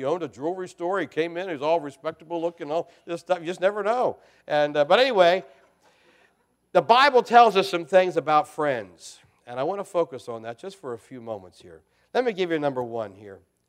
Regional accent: Maryland, United States; But, you know, I grew up in Carroll County, Maryland, a little Hampstead, Manchester, Westminster area there on the east side of the county.

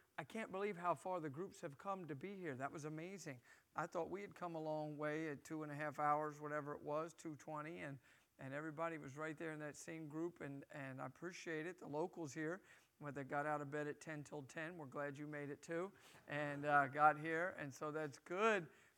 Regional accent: New Jersey, United States; And I am from New Jersey, hallelujah, the promised land. And I'm 54 years old.

